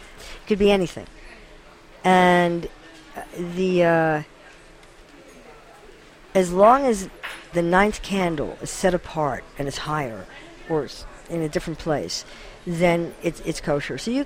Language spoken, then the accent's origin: English; United States; as an American Jewish child growing up in the 50s